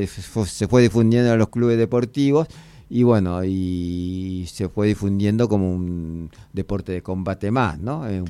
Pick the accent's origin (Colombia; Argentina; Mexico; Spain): Argentina; Escobar, Buenos Aires Province; Sí, yo nací y me crié en Escobar, pero hice la secundaria acá en Buenos Aires.